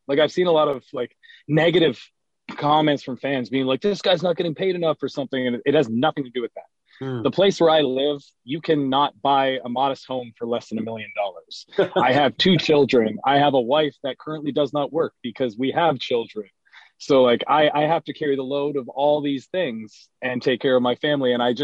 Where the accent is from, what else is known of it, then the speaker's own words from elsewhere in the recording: Canada; growing up as a Canadian fan, especially, I was such a fan of the Hart Foundation growing up and then Team Canada.